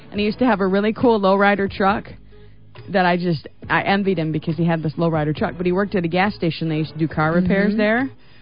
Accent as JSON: {"language": "English", "town": "Detroit", "region": "Michigan", "country": "United States", "tie": "born or raised there", "said": "another artist from my hometown of Detroit, Michigan."}